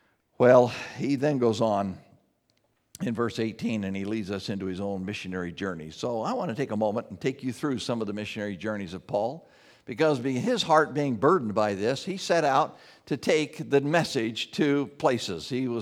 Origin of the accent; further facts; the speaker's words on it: Buffalo, Wyoming, United States; Buffalo, Wyoming, which would be a far more desirable place. My hometown.